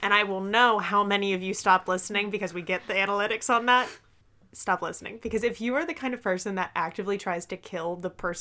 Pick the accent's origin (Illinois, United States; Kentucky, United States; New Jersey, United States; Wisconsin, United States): New Jersey, United States; oh, we're from Jersey.